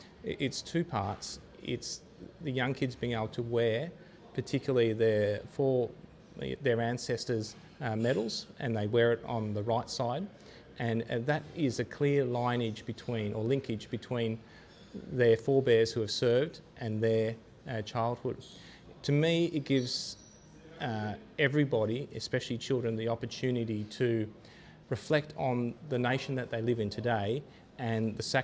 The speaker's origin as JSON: {"language": "English", "town": "Sydney", "region": "New South Wales", "country": "Australia", "said": "and I'm from Sydney, which is obviously the heart of the Royal Australian Navy."}